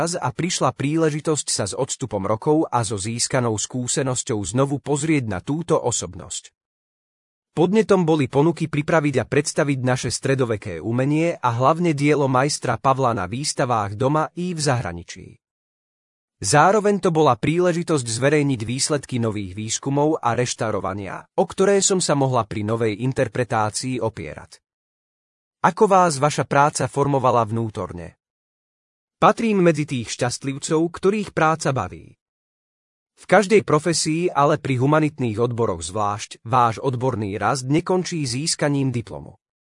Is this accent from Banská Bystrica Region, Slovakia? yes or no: no; Levoča, Prešov Region, Slovakia; Už na vysokej škole sa automaticky predpokladalo, že ako rodáčka z Levoče budem odborníčkou na majstra Pavla.